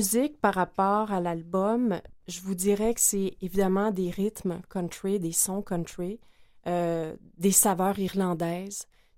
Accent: Quebec, Canada; Je suis beauceronne de souche.

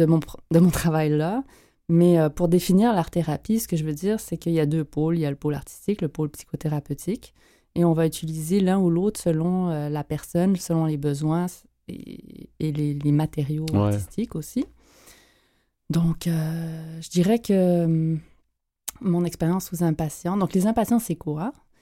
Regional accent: Montreal, Quebec, Canada; j'ai grandi dans un milieu urbain à Montréal, multiethnique aussi, et plutôt dans le système français, d'où mon accent. Donc, les gens, quand ils m'entendent pour la première fois, ils pensent que je suis française.

